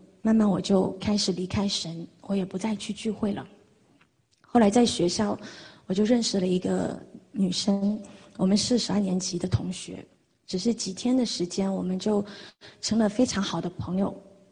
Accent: Dongguan, Guangdong, China; 我来自广东东莞。

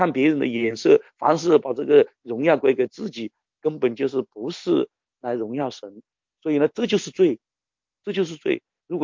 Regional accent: China

